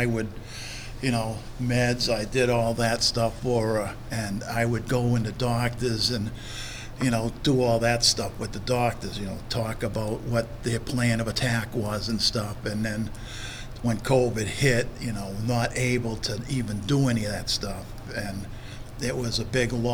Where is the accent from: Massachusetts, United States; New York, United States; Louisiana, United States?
Massachusetts, United States; I worked at a school in Massachusetts. We're from Mass.